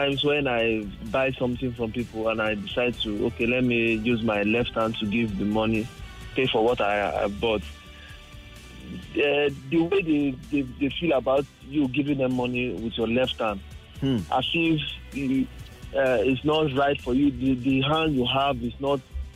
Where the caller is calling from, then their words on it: Lekki, Lagos, Nigeria; I'm calling from, I'm at Lekki at the moment.